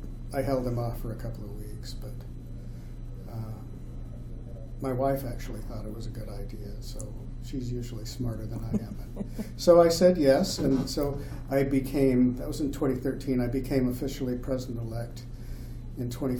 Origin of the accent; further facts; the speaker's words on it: Utah, United States; We both have the same roots, and we're both from Utah